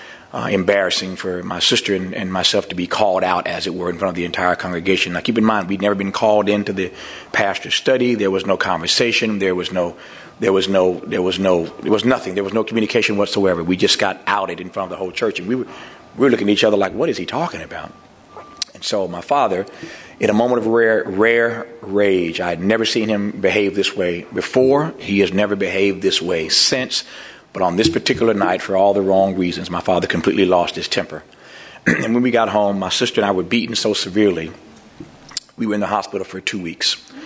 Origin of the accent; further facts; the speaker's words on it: United States; my memoir, What I Know for Sure, my story of growing up in America.